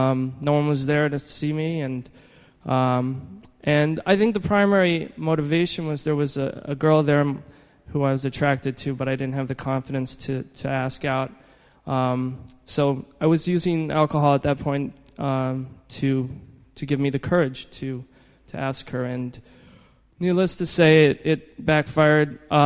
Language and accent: English; New York City, New York, United States; I grew up on the Upper East Side, not far from here.